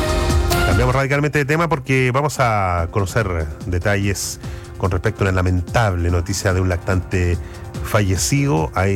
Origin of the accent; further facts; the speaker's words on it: Chile; nosotros nunca hemos dado como chilenos